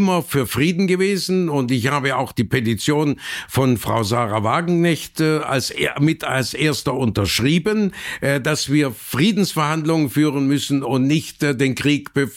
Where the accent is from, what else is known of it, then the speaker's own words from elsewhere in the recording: Germany; Das, was für Deutschland, für mein Heimatland wichtig ist